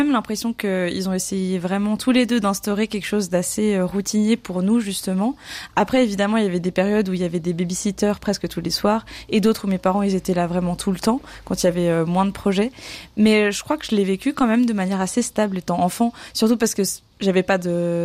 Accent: Lausanne, Vaud, Switzerland; J'ai grandi à Lausanne, j'ai grandi dans une famille d'artistes.

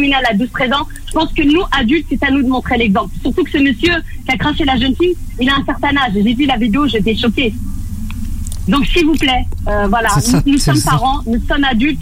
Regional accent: Algeria; Je suis algérienne, je suis française

